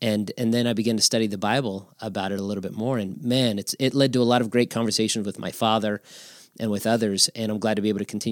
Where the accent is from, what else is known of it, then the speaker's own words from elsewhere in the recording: Las Vegas, Nevada, United States; Because growing up in Las Vegas, you mentioned out west the racial diversity. It just wasn't a thing.